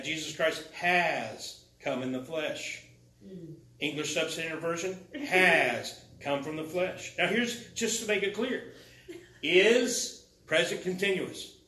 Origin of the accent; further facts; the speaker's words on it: Portsmouth, Ohio, United States; born there; I was born in Portsmouth, Ohio.